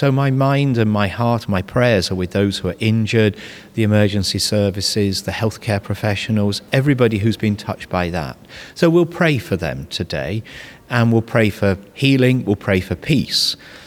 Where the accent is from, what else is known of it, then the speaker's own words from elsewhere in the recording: Leicester, East Midlands, United Kingdom; I grew up in Nottingham Diocese in Leicester